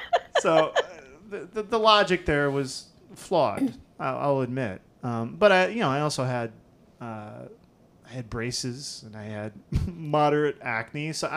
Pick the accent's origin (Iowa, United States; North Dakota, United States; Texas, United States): Iowa, United States; Dubuque; I was born and raised in Iowa in a town called Dubuque, which is on the Mississippi River on the eastern side of Iowa, across from Illinois and Wisconsin.